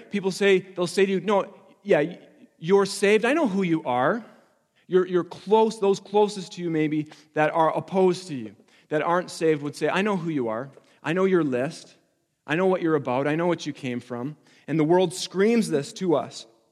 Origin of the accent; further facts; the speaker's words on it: Alberta, Canada; We've been in the Ontario area now for about 2 years. I came from Alberta, small town, found myself